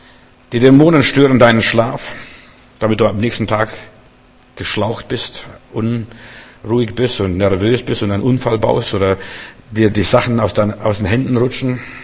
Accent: Russia; Bei uns in Russland, also ich bin mit meinem Vater öfters auf dem Markt gewesen, das werde ich nie vergessen

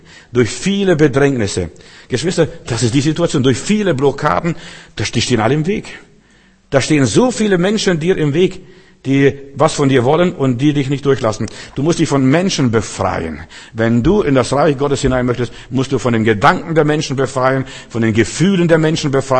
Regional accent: Klaipėda, Klaipėda County, Lithuania; now in Germany; wo ich da groß geworden bin in Memel, also in Ostpreußen, also Litauen

